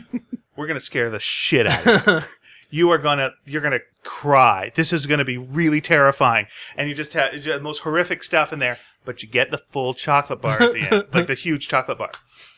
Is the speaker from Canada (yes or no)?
yes; Eastern Canada, Canada; That's a Western Canada thing. I grew up in the East and we did not have that.